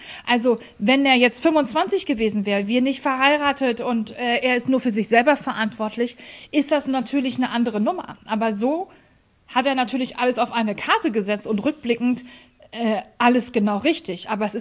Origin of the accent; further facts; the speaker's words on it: Hamburg, Germany; wir sind Hamburger Kaufleute.